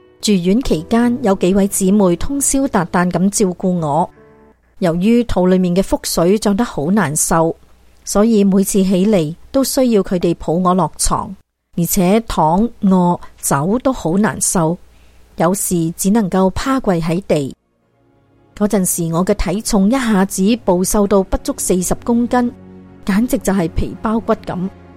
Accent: Fujian, China; moved away as an adult; now in Canada; 我来自中国福建省，2005年独自带着5岁的女儿在加拿大生活。

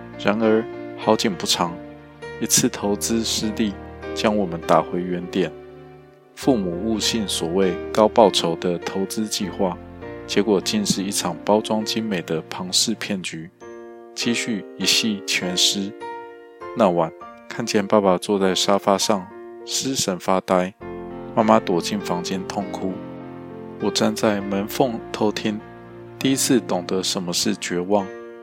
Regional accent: Kaohsiung, Taiwan; 我出生于台湾高雄，一座依山傍海的港口城市，空气中总带着咸咸的海味，天气变化多端

